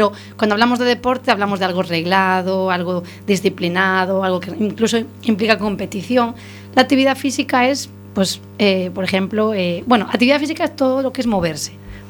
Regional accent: Arteixo, Galicia, Spain; Además es que me acuerdo porque yo soy de Arteixo

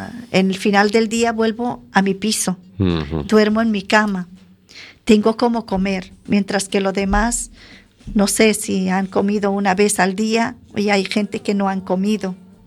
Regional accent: Syria; born there; Spanish is a second language; manda saludos a Suría, a la tierra donde yo nací.

